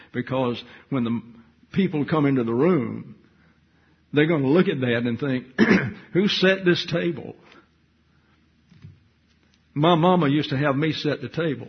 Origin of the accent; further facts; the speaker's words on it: the South, United States; because I am from the South